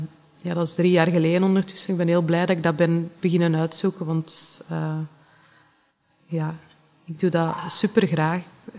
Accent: Scherpenheuvel, Flanders, Belgium; ben 31 jaar en ik ben hier zorgkundige in Keijof. En ik kom van Scherpenheuvel, dus dat is wel een eindje.

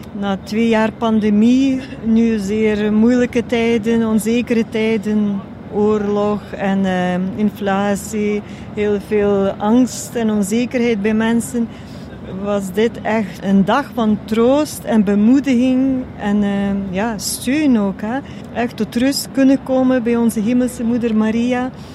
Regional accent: Ukraine; Dutch is a second language; moved away as an adult; now in Belgium; Ik ben inderdaad afkomstig uit Oekraïne. Dus 30 jaar geleden ben ik naar Vlaanderen gekomen. Sinds 1991 woon ik en werk ik intussen in Vlaanderen. Het is mijn tweede thuis alvast.

